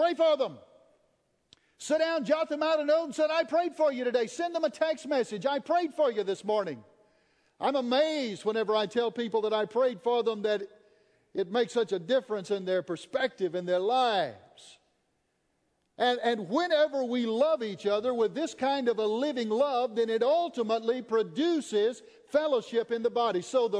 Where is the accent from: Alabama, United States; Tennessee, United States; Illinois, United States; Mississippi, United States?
Tennessee, United States; But I'm going to tell you, I grew up in McNary County, Tennessee, the home of Walking Tall Buford Pusser.